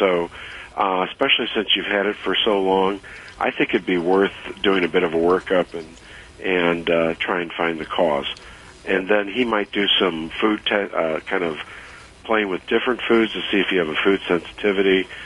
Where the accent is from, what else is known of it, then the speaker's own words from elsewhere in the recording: New York, United States; No, I'm from New York.